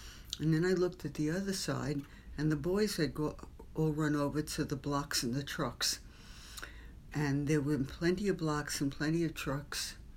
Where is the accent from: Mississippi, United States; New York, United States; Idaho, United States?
New York, United States; Manhattan; born there; I was born in Manhattan, in New York Hospital, and in 1946.